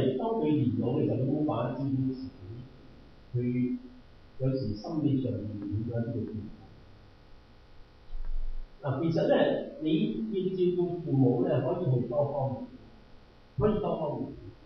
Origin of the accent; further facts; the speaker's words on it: Guangdong, China; 可能我哋廣東人比較少啲